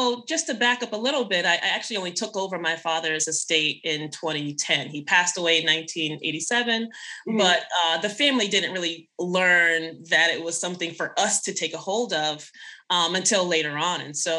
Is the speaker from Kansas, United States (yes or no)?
no; Boston, Massachusetts, United States; also born or lived in Jamaica; I was born in Jamaica, but raised in Boston